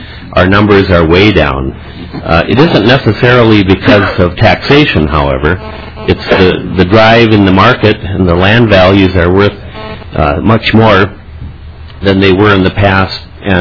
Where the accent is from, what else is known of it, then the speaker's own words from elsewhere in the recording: Walker, Minnesota, United States; I'm from Walker. Walker is one of those resort communities dependent on tourism.